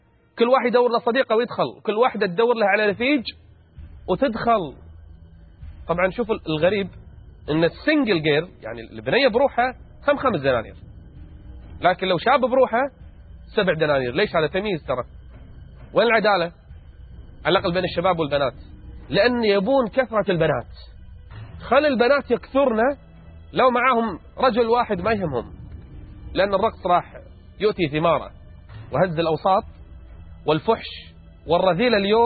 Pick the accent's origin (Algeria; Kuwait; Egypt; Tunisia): Kuwait; لكن حنا عندنا في الكويت هذا الأمر غير مسموح فيه